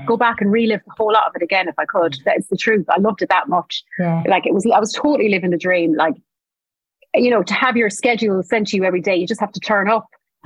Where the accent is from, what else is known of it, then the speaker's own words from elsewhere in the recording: Thurles, Munster, Ireland; But yeah, no, I'm coming back home to my hometown here in Thurles, so performing with the girls.